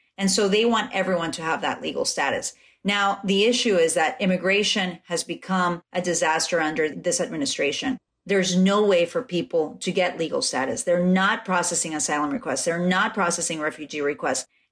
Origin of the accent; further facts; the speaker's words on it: Ecuador; now in United States; I'm an immigrant, I came from Ecuador.